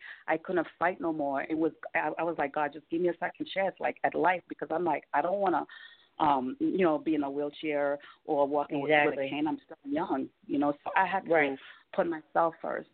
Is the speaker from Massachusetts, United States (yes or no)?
yes; Boston, Massachusetts, United States; moved away as an adult; now in Atlanta, United States; And I left Boston, which is my hometown. I just left Boston, picked up my, you know, just me and my kids' clothes, and I remember getting a pickup truck. We just drove to Atlanta, and I never looked back.